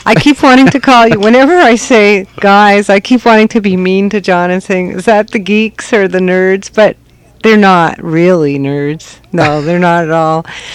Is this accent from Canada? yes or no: yes; Montreal, Quebec, Canada; I was from Montreal, and first hot tub I ever went into.